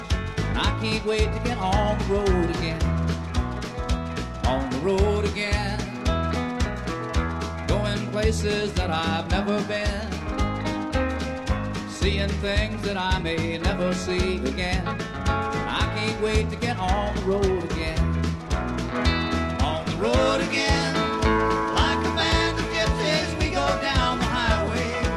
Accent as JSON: {"language": "German", "country": "Switzerland", "said": "Das sind die zwei häufigsten Vornamen bei uns in der Schweiz."}